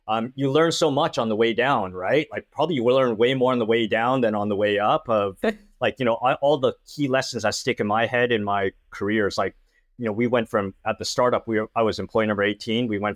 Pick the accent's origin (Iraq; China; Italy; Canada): Canada; moved away as an adult; now in United States; I'm Canadian, but Taiwanese immigrant parents, moved to the US when I was like 24.